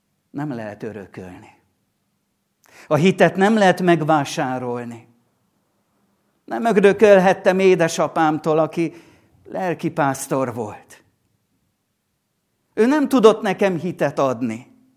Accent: Szentmártonkáta, Pest, Hungary; Szent Márton Kátán nőttünk fel, és ott volt a mi gyermekkorunk

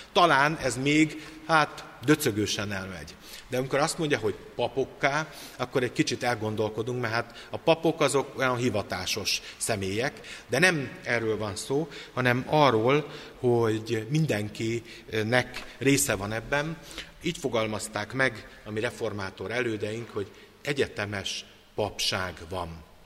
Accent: Bezdéd, Szabolcs-Szatmár-Bereg, Hungary; Szóval a szülőfalumban találtak egy tarsolylemezt, amiben az a különlegesség, ez a bezdédi aranytarsolylemez

